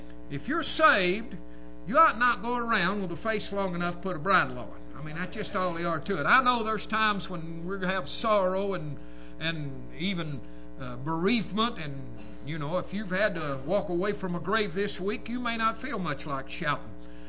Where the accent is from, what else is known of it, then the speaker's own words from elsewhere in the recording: United States; I love my country. I like Scott County. Believe it or not, I was born and raised rough on Grape Rough, and I'm thankful for it.